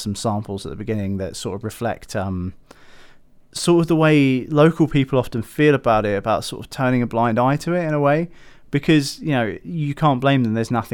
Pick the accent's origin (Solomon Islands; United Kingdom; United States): United Kingdom; East of England; because I'm from Suffolk originally.